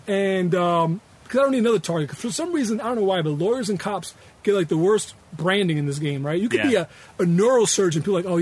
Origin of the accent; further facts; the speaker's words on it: New York, United States; So, you look at me and you see the bald head. I'm from New York, right?